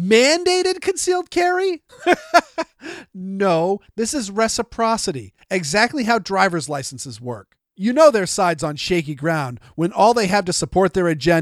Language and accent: English; Massachusetts, United States; New York and my home state of Massachusetts are so radically different than the rest of the country